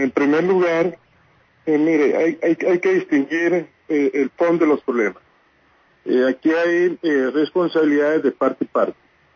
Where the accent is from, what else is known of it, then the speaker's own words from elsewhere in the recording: Pacific region, Colombia; yo soy hijo del Pacífico colombiano y he vivo la situación que realmente se padece en todas estas regiones nuestras.